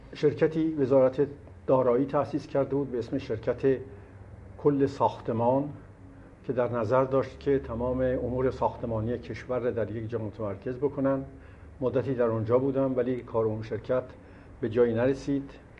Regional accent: Tehran, Tehran Province, Iran; moved away as an adult; now in France; من در 1289 شمسی در تهران متولد شدم، در خانواده‌ای که کارمند دولت بود.

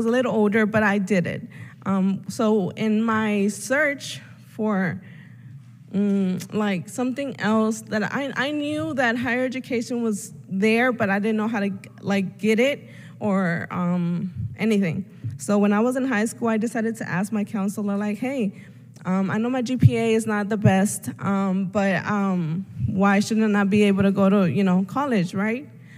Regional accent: Tijuana, Baja California, Mexico; now in Atlanta, United States; I grew up in Mexico, Tijuana, Baja California. My parents brought me, well, my father came here first.

